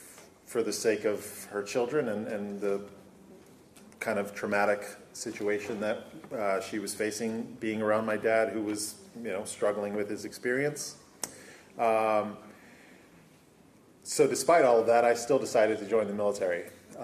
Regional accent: Bronx, New York, United States; I'm from the South Bronx.

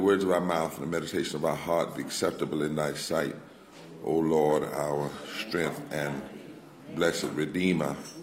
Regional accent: North Carolina, United States; I'm from North Carolina, I got a different draw, you know.

